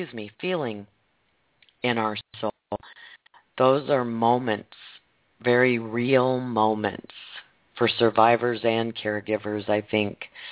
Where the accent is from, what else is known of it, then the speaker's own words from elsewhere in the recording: Nebraska, United States; since I mentioned I was from Offutt Stratcom territory